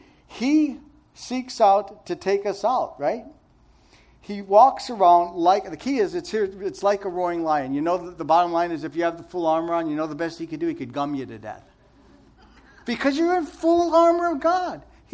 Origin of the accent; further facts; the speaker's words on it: Chicago, Illinois, United States; Okay, I'm Italian from Chicago, so this really hit me good, okay?